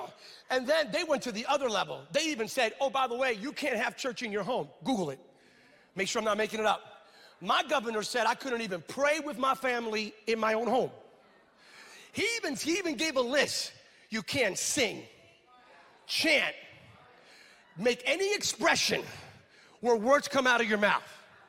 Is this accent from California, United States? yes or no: yes; California, United States; now in Tennessee, United States; And I'm from California with a banjo. And I know y'all, this is Tennessee, this is a free state. But I come from California.